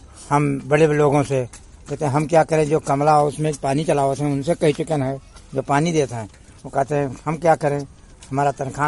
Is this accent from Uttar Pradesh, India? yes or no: yes; Prayagpur, Uttar Pradesh, India; Prayagpur मंगरीपुरवा